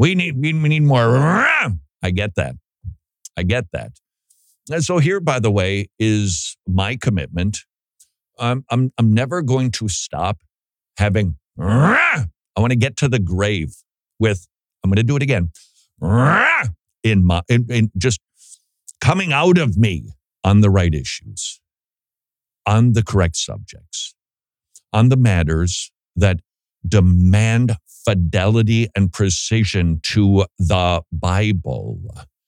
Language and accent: English; Minnesota, United States; moved away; When we moved from Minnesota to the South, people told us, get ready for football culture. You can't imagine it till you get here. And when you do, it's like, woofta, because you still have remnants of Minnesota ingrained into you.